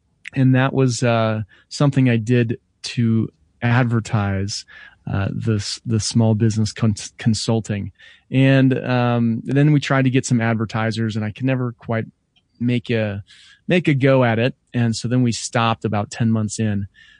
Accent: Denver, Colorado, United States; If you couldn't tell, I'm not from Australia. I'm from Denver, Colorado. And so that's literally on the other side of the world.

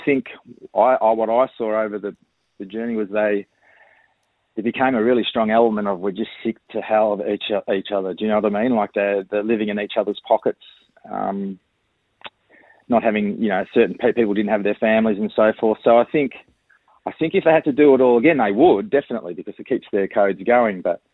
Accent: Australia; as an Australian

